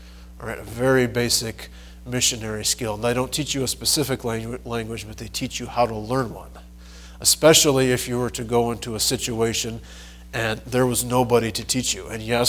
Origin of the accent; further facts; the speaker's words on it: Indiana, United States; I grew up in Indiana, grew up in a Christian home.